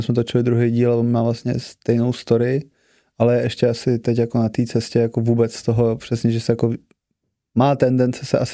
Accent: Kladruby, Central Bohemian Region, Czechia; Já jsem vyrůstal právě v Kladrubech na rehabilitáku, takže toho jsem měl od malička, tyhle ty lidi.

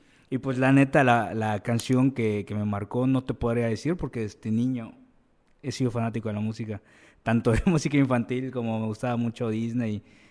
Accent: Campeche, Mexico; somos latinos, y más en Campeche, que no voy a mentir, en Campeche yo creo que todos escuchamos cumbia

